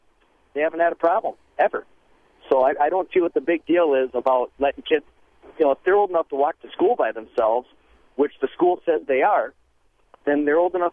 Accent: St. Paul, Minnesota, United States; Yeah, I grew up in St. Paul, Minnesota. Used to walk a mile out of school uphill both ways, of course.

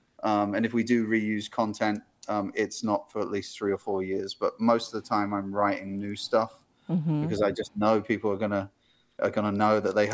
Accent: England, United Kingdom; I have to say it this way because I'm English

